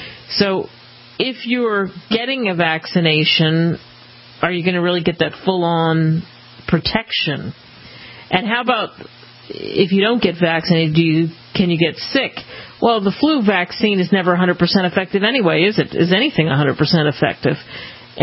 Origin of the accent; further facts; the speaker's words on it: New Jersey, United States; I grew up in New Jersey, and I still carry one of the wounds somewhere on my arm from being vaccinated.